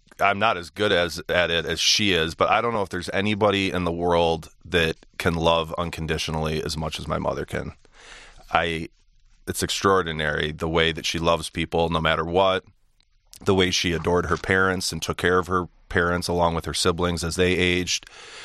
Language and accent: English; Birmingham, Michigan, United States; I grew up in the Birmingham-Bloomfield area, and I went to the same school that my mom and my dad attended, which was Holy Name, and my sister went there as well. And after that, I went to Brother Rice, and so I got my share of Catholic education